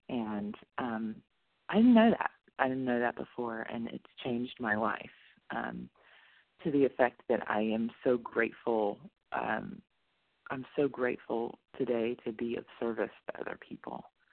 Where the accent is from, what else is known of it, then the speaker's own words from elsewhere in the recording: New York, United States; Hi, good morning. … I'm from New York.